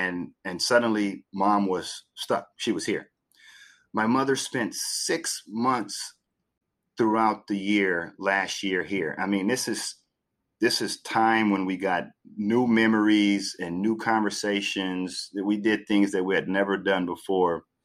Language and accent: English; Port Arthur, Texas, United States; because growing up in Port Arthur is a heavily industrial area